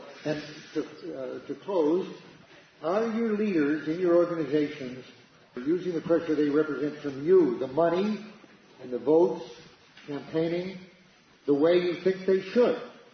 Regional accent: Detroit, Michigan, United States; My memory, I grew up in Detroit, you know

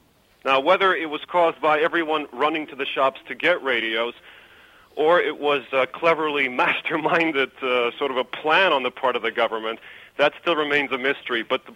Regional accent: Washington, District of Columbia, United States; also born or lived in New York; I was born in New York and spent my childhood in Washington, D.C.

